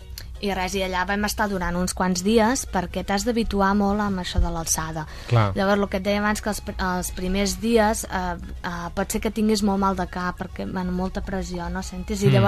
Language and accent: Catalan; Sabadell, Catalonia, Spain; Jo de Sabadell.